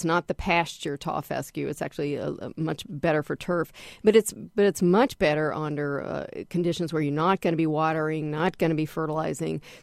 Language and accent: English; Midwest, United States; I say dahlia, but I'm from the Midwest, so you know, what do I know?